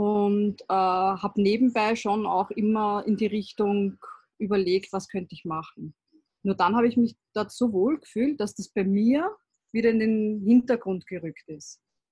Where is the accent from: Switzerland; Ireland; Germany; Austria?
Austria; Vienna; Und ich komme ja ursprünglich aus Wien.